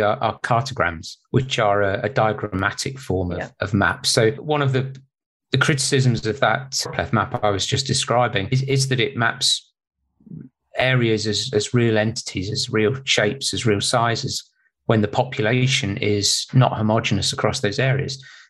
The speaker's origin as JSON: {"language": "English", "country": "United Kingdom", "said": "not least I'm British."}